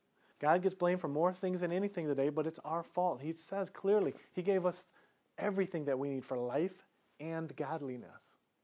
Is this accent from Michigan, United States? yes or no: yes; Detroit, Michigan, United States; I grew up in Detroit.